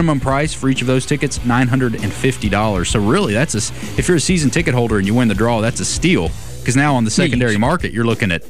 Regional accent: Nashville, Tennessee, United States; born there; When I was born in Nashville and lived there for a while

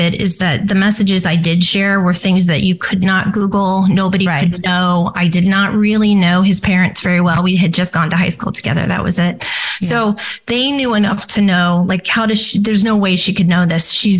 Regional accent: Ohio, United States; born there; I was born in Ohio. My parents are very grounded.

